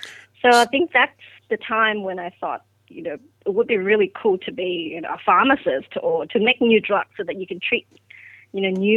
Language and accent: English; Vietnam; So I grew up in Vietnam and did my primary school there.